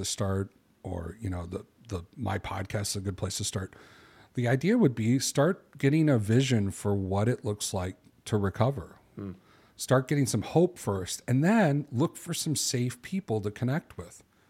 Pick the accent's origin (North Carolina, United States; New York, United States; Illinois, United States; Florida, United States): Illinois, United States; Chicago; I'm a guy from Chicago. You know, people get, people have beer at happy hour.